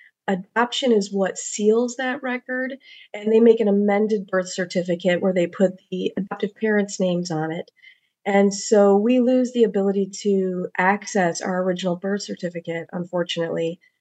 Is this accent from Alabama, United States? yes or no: no; Detroit, Michigan, United States; also born or lived in Genesee County; Well, I'm actually a Michigan adoptee born in Genesee County. I was raised in the Metro Detroit area.